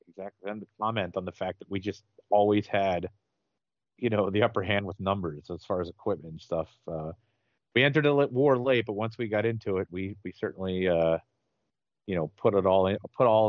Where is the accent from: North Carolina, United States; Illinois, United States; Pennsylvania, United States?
Pennsylvania, United States; Pittsburgh; I'm born and raised in Pittsburgh, it's not a famous thing that Pittsburgh did for the war effort